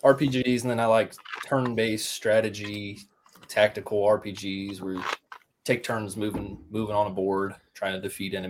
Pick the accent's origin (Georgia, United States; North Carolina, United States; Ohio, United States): Ohio, United States; Riverside; I grew up in Riverside, Ohio. I know that's not a very exciting one, but Riverside.